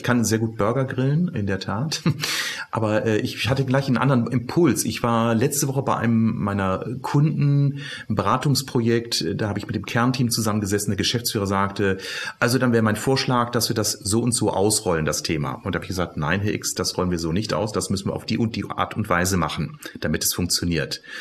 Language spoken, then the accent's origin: German; Bielefeld, North Rhine-Westphalia, Germany; born there; gebürtiger Bielefelder